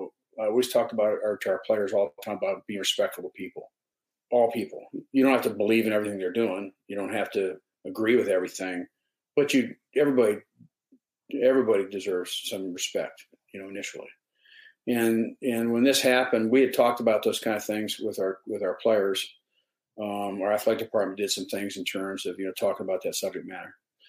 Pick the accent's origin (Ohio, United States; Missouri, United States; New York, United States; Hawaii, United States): Ohio, United States; You know, I was from Ohio guy, more conservative.